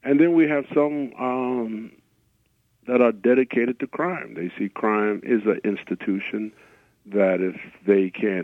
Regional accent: Detroit, Michigan, United States; And it's like two different worlds, what I grew up in Detroit and what exists today.

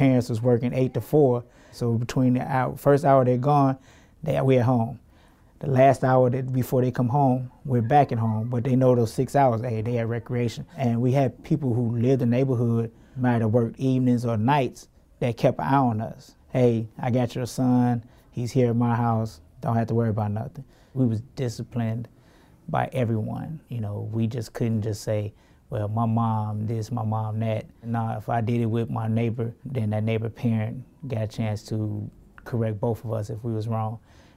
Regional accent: Gary, Indiana, United States; born or raised there

